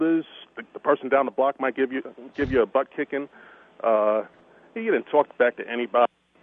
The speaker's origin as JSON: {"language": "English", "town": "Freeport", "region": "New York", "country": "United States", "tie": "born or raised there", "said": "Freeport on the South Shore, Nassau County."}